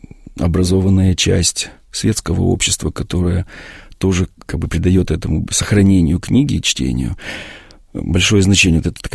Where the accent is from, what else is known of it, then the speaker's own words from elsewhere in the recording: Moldova; Это в Молдавии, да, в моем родном городе.